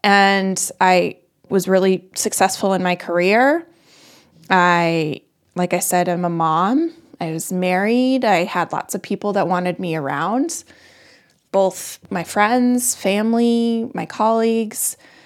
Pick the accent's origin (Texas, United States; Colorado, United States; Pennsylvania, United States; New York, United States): Colorado, United States; I live just north of Boston. I'm from Colorado. I'm a mother